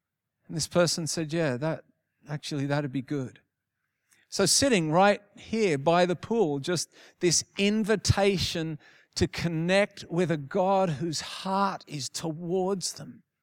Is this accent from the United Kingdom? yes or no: no; New Zealand; I'm from New Zealand.